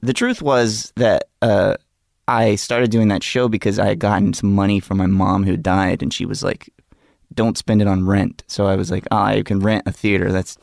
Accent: Gulf Shores, Alabama, United States; I grew up in a place called Gulf Shores, Alabama.

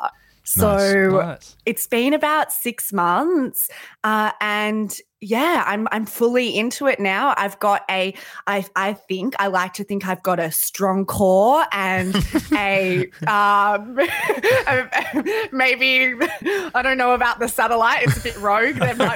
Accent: New South Wales, Australia; now in Perth, Australia; I'm from New South Wales.

